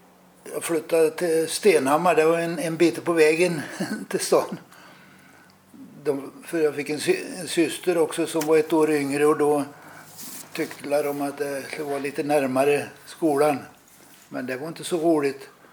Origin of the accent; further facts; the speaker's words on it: Sweden; born there; Jag tror att den stuga jag är född i låg på Sunnersbergs marker.